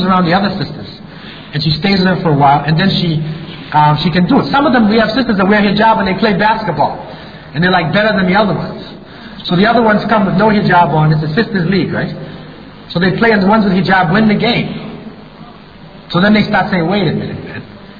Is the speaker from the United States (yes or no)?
yes; United States; You know, when I was growing up in America, they used to say the enemy used to be Japanese people.